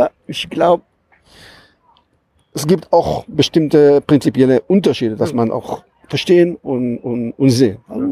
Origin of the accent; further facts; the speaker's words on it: Jerusalem, Jerusalem District, Israel; Ich bin eigentlich in Ost-Jerusalem aufgewachsen, in einer Siedlung, eine israelische Siedlung aufgewachsen.